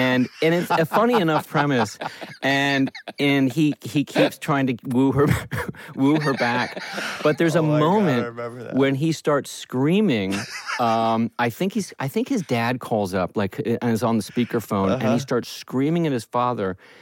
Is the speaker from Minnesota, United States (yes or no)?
no; Los Angeles, California, United States; born there; I was born here in Los Angeles at what is now the Scientology Center, which was St. John's, I guess it was.